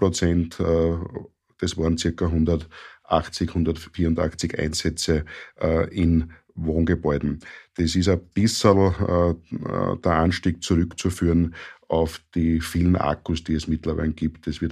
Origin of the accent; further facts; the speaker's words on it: Burgenland, Austria; Ja, bei uns im Burgenland sind die Brandeinsätze im Jahr 2024 um ca. 6% gestiegen.